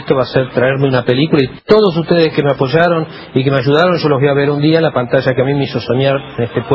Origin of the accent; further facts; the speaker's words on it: Nueve de Julio, Buenos Aires Province, Argentina; moved away; cuando yo me fui de 9 de julio para estudiar, yo había hecho ya cortitos con toda la gente del pueblo